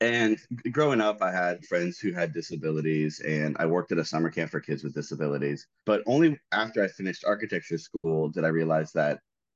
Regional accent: Shreveport, Louisiana, United States; I grew up in Shreveport, Louisiana, pretty small town in Louisiana.

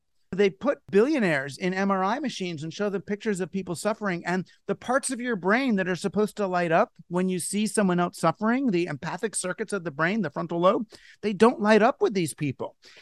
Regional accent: United States; And as an American, I'm like, really, kind of, who cares?

